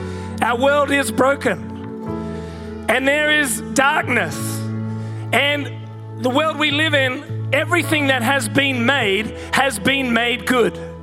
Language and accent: English; Hornsby, New South Wales, Australia; And I remember I grew up in Hornsby. Anyone heard of Hornsby? Grew up in Hornsby, lived there till I was 10 years old.